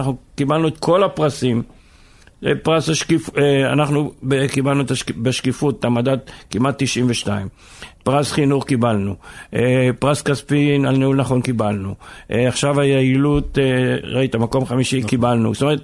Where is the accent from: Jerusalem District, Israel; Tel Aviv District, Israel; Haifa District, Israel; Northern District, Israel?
Haifa District, Israel; מה חי? אני נולדתי פה.